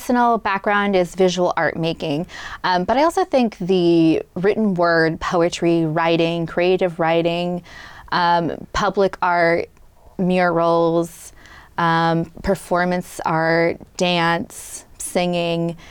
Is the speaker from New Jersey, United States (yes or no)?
no; Medway, Massachusetts, United States; I did. I grew up in Medway, and it was a great experience.